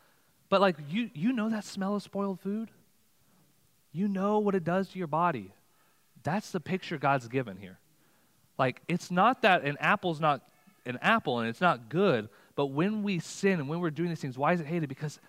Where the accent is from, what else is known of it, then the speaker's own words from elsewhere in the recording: Texas, United States; You know, I'm from Texas. A lot of snakes and lizards.